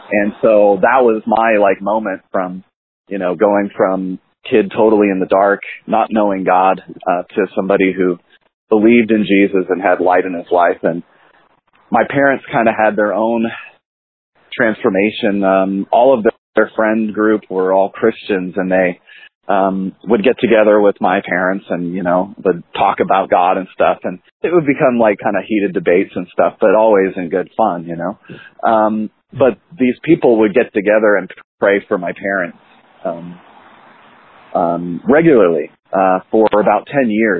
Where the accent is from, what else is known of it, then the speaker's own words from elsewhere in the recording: Wingham, Ontario, Canada; now in Indianapolis, United States; Kind of. I grew up in Canada. My family grew up in a little tiny town called Wingham, Ontario, in Huron County, a little town of about 3,000 people, kind of a rural town.